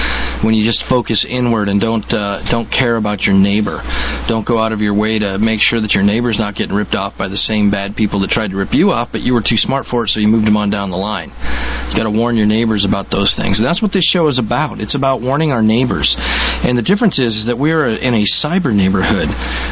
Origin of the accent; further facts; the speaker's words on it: Colorado, United States; moved away; some of the mountains here are taller than the mountains I grew up with in Colorado